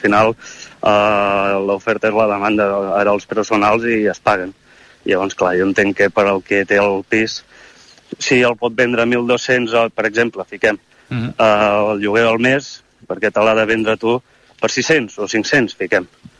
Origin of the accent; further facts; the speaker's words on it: Riu de Cerdanya, Catalonia, Spain; jo sóc nascut de Riu i bueno, he criat també.